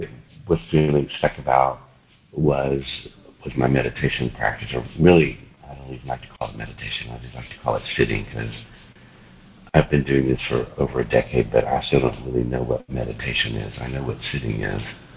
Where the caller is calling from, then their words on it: Houston, Texas, United States; Good evening, this is … in Houston.